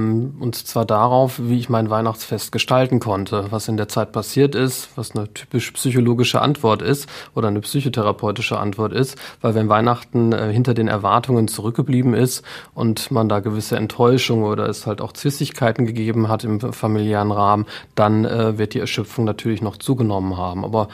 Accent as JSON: {"language": "German", "town": "Essen", "region": "North Rhine-Westphalia", "country": "Germany", "tie": "born or raised there", "said": "Ich bin in Essen-Freisenbruch groß geworden. Also auch ein wirklich Essener Kind an der Grenze zu Bochum-Wattenscheid. Und da habe ich meine Kindheit und Jugend verbracht."}